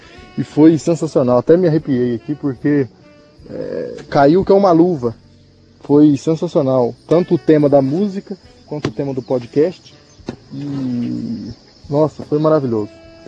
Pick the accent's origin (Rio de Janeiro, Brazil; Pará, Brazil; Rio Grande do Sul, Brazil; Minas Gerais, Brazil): Minas Gerais, Brazil; Sou aqui do sul de Minas.